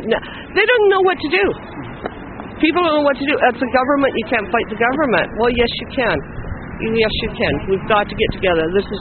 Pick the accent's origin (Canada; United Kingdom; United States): Canada; Cornwall, Ontario; now in Alberta, Canada; I originally was born and raised in Cornwall. I live out in Alberta now.